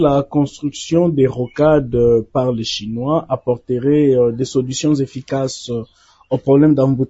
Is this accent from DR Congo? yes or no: yes; DR Congo; Qu'est-ce qui explique chez nous en RDC les routes coûtent toujours plus cher et ne durent pas longtemps?